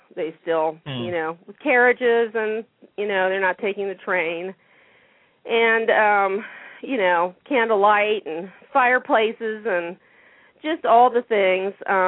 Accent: Ohio, United States; moved away as an adult; Yeah, I was born and raised in Ohio, but I moved to Maryland several years ago, and so I live a bit north of Baltimore now.

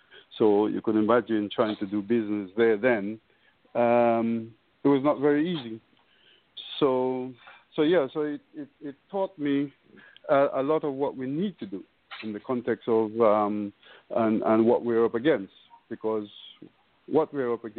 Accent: England, United Kingdom; been in Africa on and off for the last 30 years. I grew up in England. I came here over 50 years ago in the UK.

